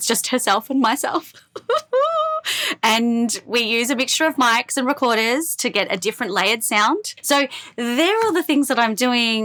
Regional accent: Australia; now in Brooklyn, United States; Yes, I am Australian with my accent.

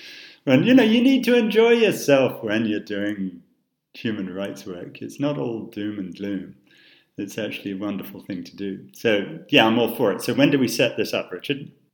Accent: Newmarket, East of England, United Kingdom; I grew up in Newmarket on Cheveley Park Stud

